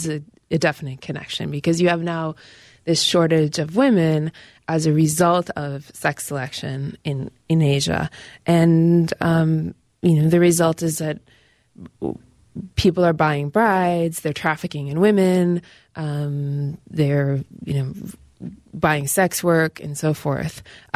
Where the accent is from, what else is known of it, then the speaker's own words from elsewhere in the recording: Northfield, Minnesota, United States; I'm from Northfield originally. My grandparents lived in Iowa, so, you know, spent a lot of time in Iowa as a kid.